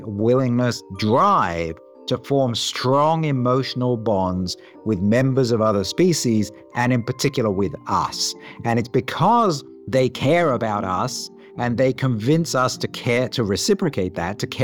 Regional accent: United Kingdom; I'm British, we're not perhaps the most emotionally expressive people at the best of times

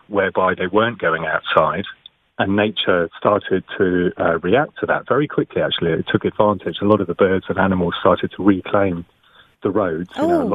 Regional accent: South East England, United Kingdom; I grew up in the New Forest, and but I haven't lived there for many years.

